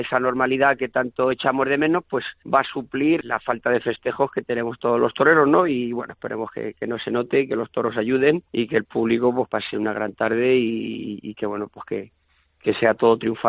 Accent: Toledo, Castilla-La Mancha, Spain; para mí Toledo es especial, es mi tierra, es donde yo he nacido, donde yo me he hecho matador de toros

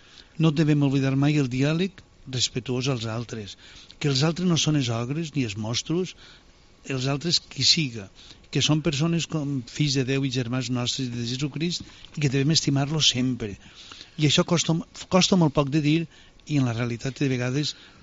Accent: Valencian Community, Spain; Jo, com deia al principi, crec que sóc valencià i estic vivint aquí pràcticament 2 anys.

